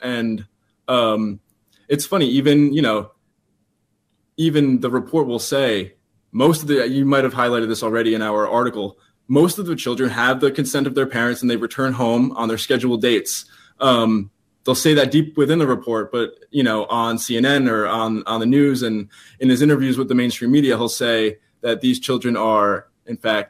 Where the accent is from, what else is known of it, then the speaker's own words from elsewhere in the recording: United States; I don't speak Russian. Clearly, I'm an American.